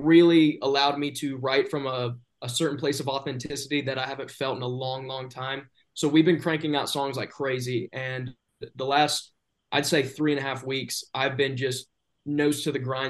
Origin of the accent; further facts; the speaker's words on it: the South, United States; I mean, I am from the South, but I think songwriter-wise, he's up there